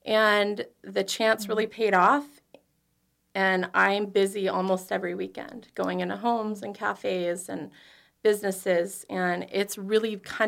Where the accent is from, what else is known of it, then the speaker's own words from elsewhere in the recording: Anchorage, Alaska, United States; I'm a lifelong Alaskan. I have a ton of family here. I was born in Anchorage and still here.